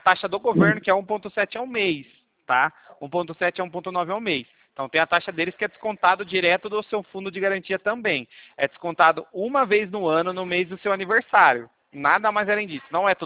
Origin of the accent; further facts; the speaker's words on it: Rio Claro, São Paulo, Brazil; eu sou de Rio Claro, São Paulo, interior.